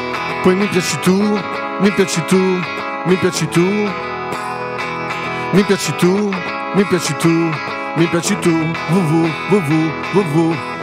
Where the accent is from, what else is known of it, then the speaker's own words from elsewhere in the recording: Milan, Lombardy, Italy; io sono di Milano. Sono nato qua